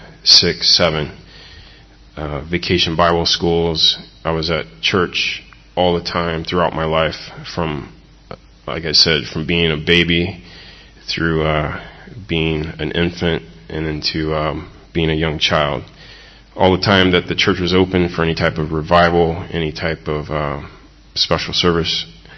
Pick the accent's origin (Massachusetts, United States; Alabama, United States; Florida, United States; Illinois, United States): Florida, United States; I grew up in Florida. I was saved at the age of six, grew up in a little Baptist church